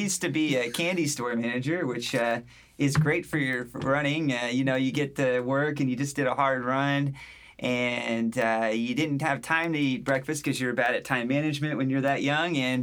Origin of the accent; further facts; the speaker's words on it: Bloomington, Indiana, United States; It's about my hometown, Bloomington, and a bunch of cutters, which is the local term for townies in Bloomington.